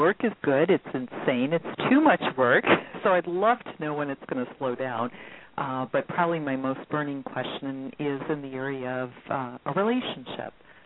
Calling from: Cleveland, Ohio, United States; I'm calling from the Cleveland area, Ohio.

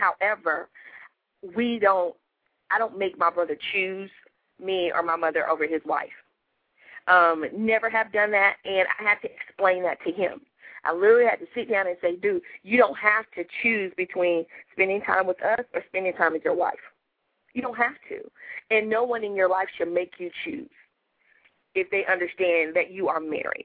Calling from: Houston, Texas, United States; I'm calling from Houston.

